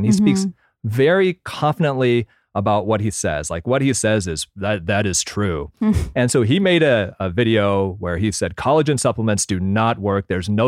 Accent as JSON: {"language": "English", "region": "Michigan", "country": "United States", "tie": "born or raised there", "said": "But also at the same time, I grew up in Michigan where my parents, you know, I eat a lot of Korean food."}